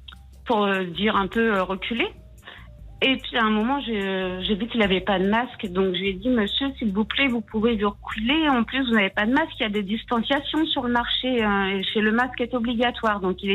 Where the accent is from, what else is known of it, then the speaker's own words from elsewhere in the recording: Normandy, France; Moi là-bas, je viens de Normandie.